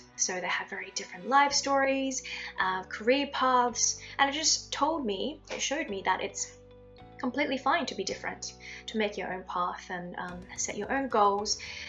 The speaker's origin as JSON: {"language": "English", "region": "New South Wales", "country": "Australia", "tie": "born or raised there", "also_born_or_lived": "China", "said": "I was born in China, but I grew up in Australia, in a very quiet region called the Central Coast."}